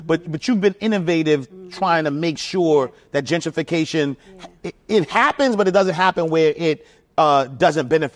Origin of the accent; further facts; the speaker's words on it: New York City, New York, United States; who was born and raised in New York City, I've seen firsthand gentrification. Like, I grew up in the 80s, 90s, crack era. So I know, like, Harlem in particular. I grew up in Harlem on 29th Street, 8th Avenue.